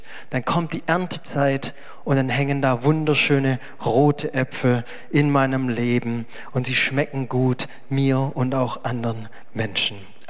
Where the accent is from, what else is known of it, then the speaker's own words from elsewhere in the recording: Baden-Württemberg, Germany; Und ich komme aus dem Remstal, da denke ich natürlich sofort an die Streuobstwiesen, die dort dann überall auch sind.